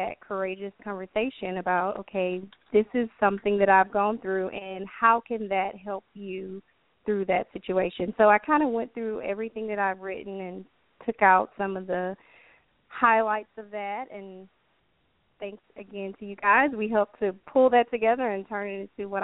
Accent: Louisiana, United States; now in Oklahoma, United States; But I'm originally from Louisiana, currently living in Oklahoma, and as you mentioned already, I'm an attorney.

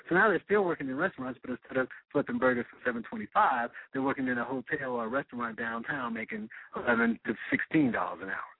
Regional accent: Gary, Indiana, United States; like you mentioned, I'm from Gary and Gary, where you fight hard to get jobs there

